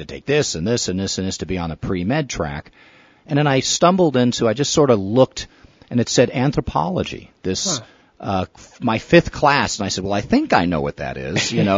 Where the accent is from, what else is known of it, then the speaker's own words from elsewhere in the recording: East Coast, United States; moved away as an adult; now in Lincoln County, United States; I'm from the East Coast originally, but that was a long, long time ago. I've been living and working in Lincoln County since 1989. And when I came to Oregon back in 1985